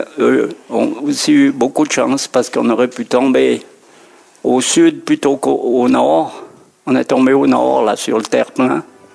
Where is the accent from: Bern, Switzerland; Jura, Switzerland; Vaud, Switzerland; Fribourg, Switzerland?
Fribourg, Switzerland; Grandvillard; born there; je suis né à Grand-Villa, et puis au moment du crash, j'habitais déjà à Bulle.